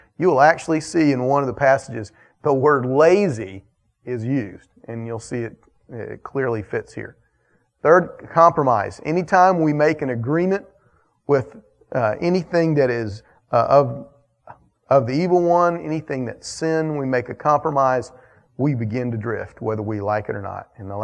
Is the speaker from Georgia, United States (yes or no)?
yes; Atlanta, Georgia, United States; I grew up in Atlanta. I was a city boy, okay?